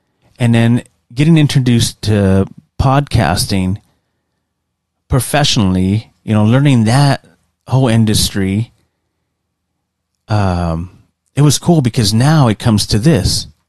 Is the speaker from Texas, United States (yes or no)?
yes; San Antonio, Texas, United States; growing up in the downtown area, and the outskirts of downtown, very close to downtown, in the east side of San Antonio, it was rough. It was rough growing up there